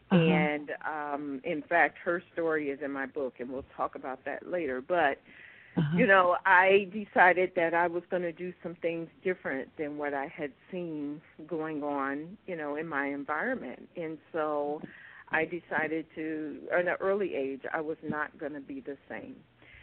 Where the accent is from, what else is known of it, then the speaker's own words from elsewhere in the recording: Cleveland, Ohio, United States; I was born in the 60s and really raised in the 70s, and I'm from Cleveland, Ohio, and so I lived in Warrensville Heights.